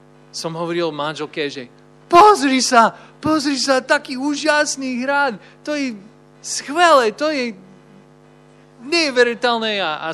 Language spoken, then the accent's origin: Slovak; Texas, United States; Slovak is a second language; now in Trenčín, Slovakia; som prišiel sem z Texasu.